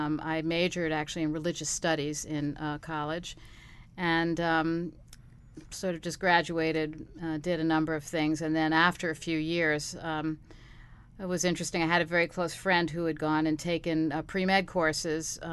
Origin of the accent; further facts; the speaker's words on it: Buffalo, New York, United States; born there; I was born in Buffalo, New York, a very long time ago.